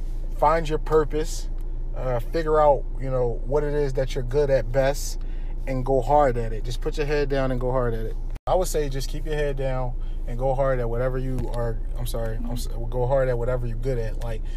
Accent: Philadelphia, Pennsylvania, United States; He was based off of, like, just my environment growing up in Philadelphia.

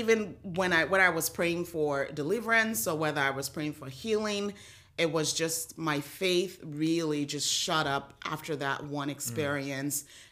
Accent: Nigeria; I've avoided because growing up in Nigeria, that was such a big part of some of the things that we faced.

